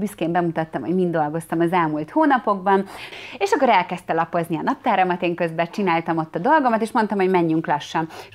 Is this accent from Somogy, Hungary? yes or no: no; Csepel, Budapest, Hungary; tehát azt tudni kell, én Csepelen nőttem fel, meg laktam